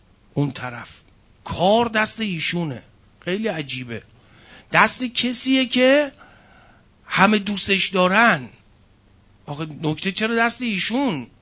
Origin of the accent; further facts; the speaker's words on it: Iran; گفتیم آقا ما ایرانیم